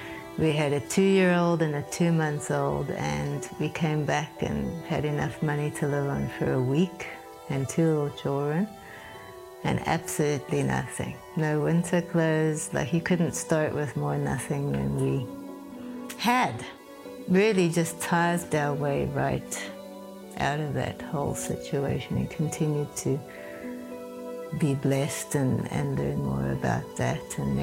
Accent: South Africa; moved away as an adult; now in Canada; He's Canadian, and I'm South African. And we had moved back to South Africa for a couple of years.

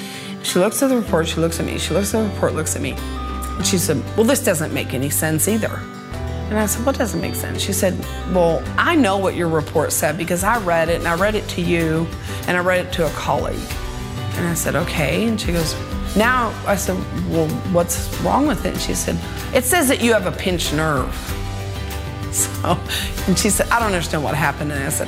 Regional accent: Texas, United States; I am from Kitty Koy, Texas.

